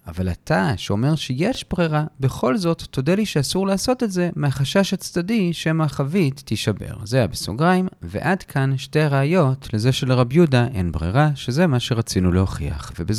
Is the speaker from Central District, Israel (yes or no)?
yes; Ra'anana, Central District, Israel; אני גדלתי בילדותי ברעננה, ממזרח יש לנו את כפר סבא, וממערב את הרצליה